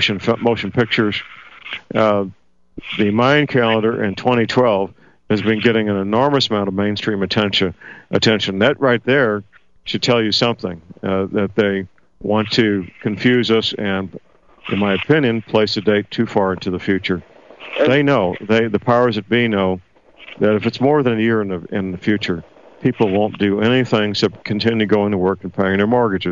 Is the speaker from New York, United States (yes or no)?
no; Missouri, United States; And Helen from my home state of Missouri.